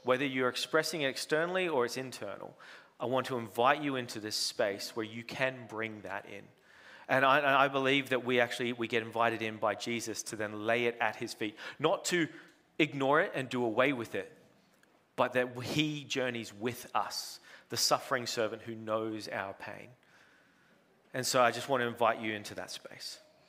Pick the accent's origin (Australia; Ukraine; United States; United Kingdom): Australia; But as the resident Aussie here, I know that I'm in good company with you all